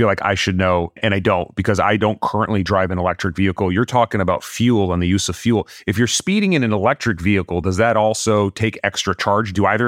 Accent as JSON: {"language": "English", "region": "California", "country": "United States", "said": "I don't want to out myself, but I am a Californian. I live in Los Angeles."}